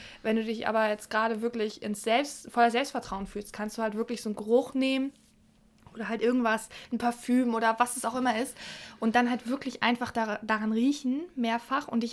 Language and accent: German; Hamburg, Germany; Ich bin irgendwie noch in Hamburg aufgewachsen als kleines Kind